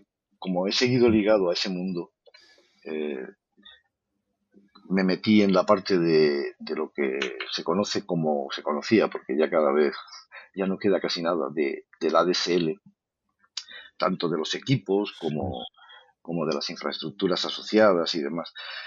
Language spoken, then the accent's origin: Spanish; Barcelona, Catalonia, Spain; also born or lived in Almería; Nací en Almería allá por los años 60, pero prácticamente toda mi vida se ha desarrollado en Barcelona, incluso la profesional. Ha habido escapadas a otras provincias y tal, pero vamos, básicamente aquí. Vivo como muchos de los radioaficionados en esta urbe